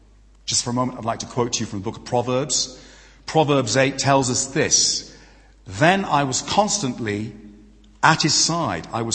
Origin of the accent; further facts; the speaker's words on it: East of England, United Kingdom; I come from Hertfordshire